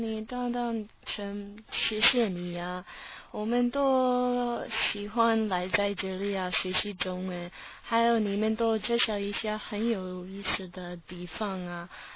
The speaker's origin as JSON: {"language": "Chinese", "country": "United States", "second_language": "Chinese", "said": "但是我们美国人不学习别的外语啊"}